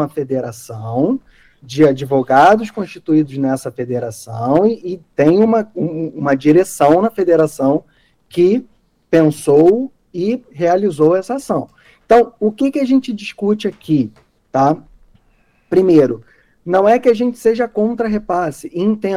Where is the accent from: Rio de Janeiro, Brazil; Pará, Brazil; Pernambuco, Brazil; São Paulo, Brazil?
Rio de Janeiro, Brazil; eu sou do estado do Rio de Janeiro, sou advogado do Rio de Janeiro